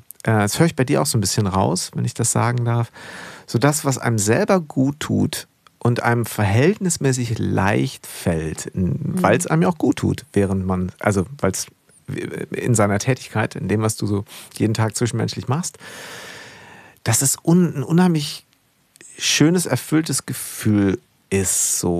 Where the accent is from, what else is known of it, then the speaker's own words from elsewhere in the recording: Schleswig-Holstein, Germany; Ich bin auch so ein Nordseekind. Also bei mir, ich bin groß geworden in Schleswig-Holstein tatsächlich. Und da war natürlich so in der Nähe zu Dänemark.